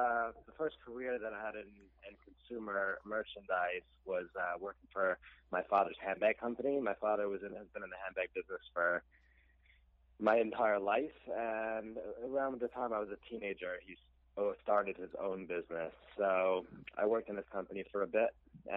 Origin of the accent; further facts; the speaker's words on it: Brooklyn, New York, United States; now in Long Island, United States; I'm from Brooklyn originally. I was born and raised there.